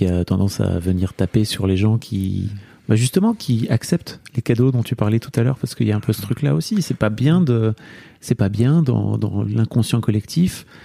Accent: Hauts-de-France, France; je viens de là, moi. Tu vois, je viens du Nord. Mon grand-père qui travaillait à l'usine, mon arrière-grand-père dans les mines.

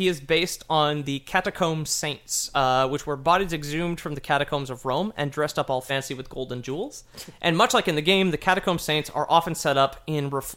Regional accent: Canada; We're Canadian. We don't know everything about that.

